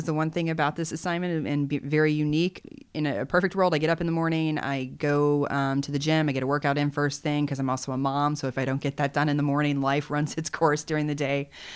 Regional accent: Kentucky, United States; I'm from Kentucky, landlocked state.

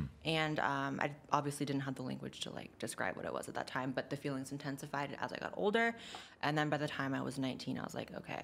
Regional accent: Chico, California, United States; I'm from Northern California, so I've lived in Cali my whole life, but moved here like 2 years ago.

